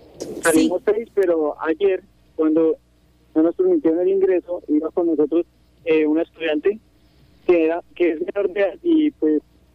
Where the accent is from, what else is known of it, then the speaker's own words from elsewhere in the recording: Guaviare, Colombia; todos los documentos que cobijan que nosotros somos del departamento de Guaviare y que somos estudiantes